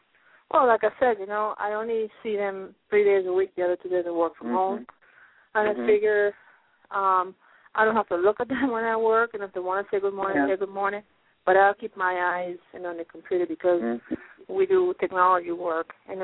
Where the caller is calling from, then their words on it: Pennsylvania, United States; I'm calling from Pennsylvania.